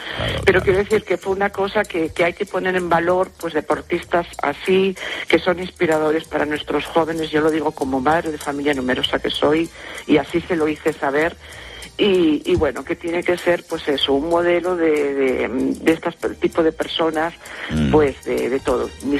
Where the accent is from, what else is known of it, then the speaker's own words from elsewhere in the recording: Oviedo, Asturias, Spain; soy de Oviedo